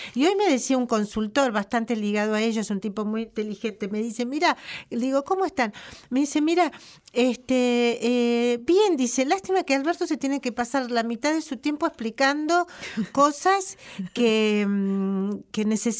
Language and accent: Spanish; Argentina; el matete lo tenemos nosotros como argentinos